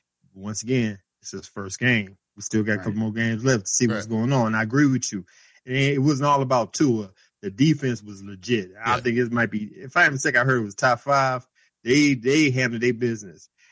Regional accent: Chicago, Illinois, United States; I hate to say that for my hometown team, but it is.

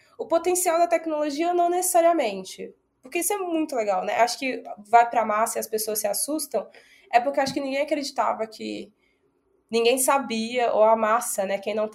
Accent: Minas Gerais, Brazil; eu como mineiro, eu falo sempre que é do lado da montanha, né, que você tá

